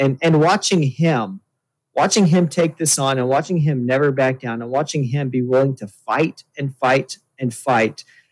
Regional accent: United States; it's an embarrassment to me as an American

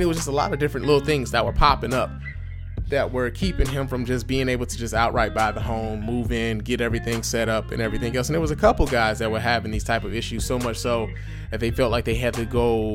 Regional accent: Detroit, Michigan, United States; Now, I remember part of the reason why I grew up in Detroit was because my grandfather owned about 5 homes here in the city of Detroit.

